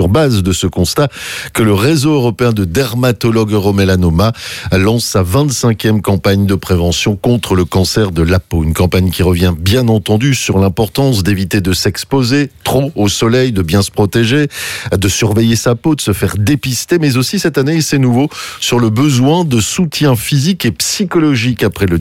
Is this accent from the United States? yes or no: no; Belgium; Auront-elles de graves conséquences sur leur récolte chez nous en Belgique?